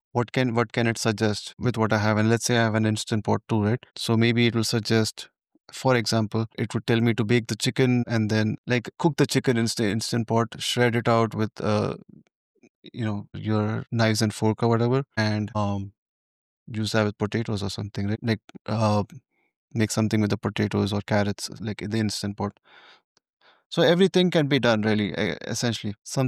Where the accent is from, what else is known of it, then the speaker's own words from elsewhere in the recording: India; So I'm Indian, just for a context. So as an Indian, I try to make veg pulao